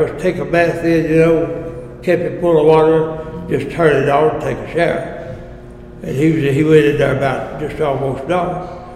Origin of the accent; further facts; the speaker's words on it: Mount Sterling, United States; Then I ran into a boy, two boys, from Mount Sterling out there, my hometown.